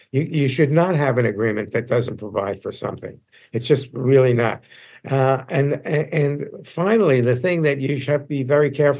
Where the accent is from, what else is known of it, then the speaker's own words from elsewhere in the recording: New York City, New York, United States; You know, when I was a kid, growing up in Coney Island in New York, if somebody had $100,000, they had a lot of money.